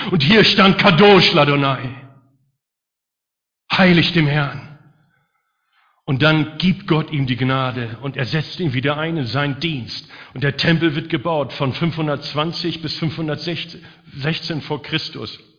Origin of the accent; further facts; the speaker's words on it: Northern Germany, Germany; Ich als Deutscher aus Norddeutschland ohne Löwenkenntnis hätte das nie gedacht.